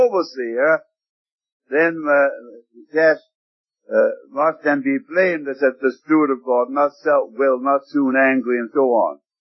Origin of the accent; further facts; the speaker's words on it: Canada; the church I was brought up in Canada